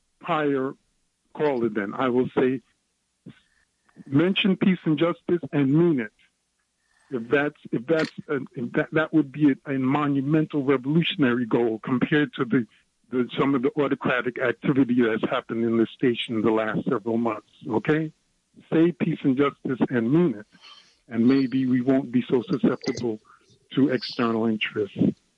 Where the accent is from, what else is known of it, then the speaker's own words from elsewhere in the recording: Brooklyn, New York, United States; now in Monmouth County, United States; I hail from Brooklyn. I'm currently in Central Jersey hell, Monmouth County, Crimson Red Trump territory.